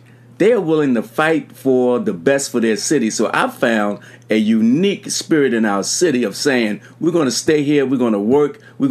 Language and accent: English; Baltimore, Maryland, United States; I grew up in Baltimore.